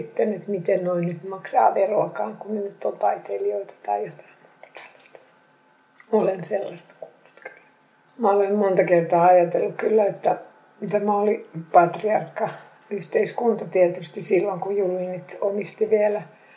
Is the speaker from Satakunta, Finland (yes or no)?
no; Fiskars, Uusimaa, Finland; accent: Fiskars dialect; mä puhuin joko Fiskarsin murretta tai sitten koulusuomea, siis semmoista kirjakieltä.